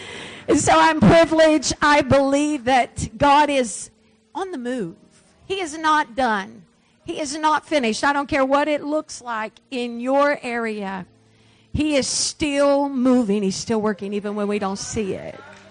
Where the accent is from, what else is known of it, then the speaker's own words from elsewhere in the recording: Tennessee, United States; And so I came all the way from Tennessee to just encourage you to step into the river and the current that is in California, and bring a little dab from Tennessee